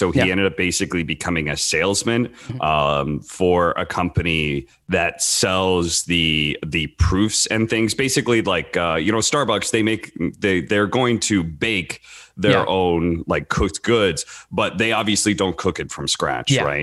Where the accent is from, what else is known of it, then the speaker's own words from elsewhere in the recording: Washington, United States; Yeah, I grew up between Seattle and Portland. Those two areas.